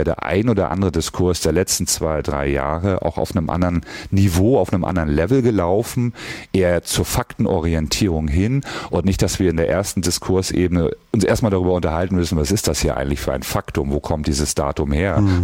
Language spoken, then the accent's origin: German; Mecklenburg-Vorpommern, Germany; Philipp Amthor aus Mecklenburg-Vorpommern, also auch aus meinem Heimatbundesland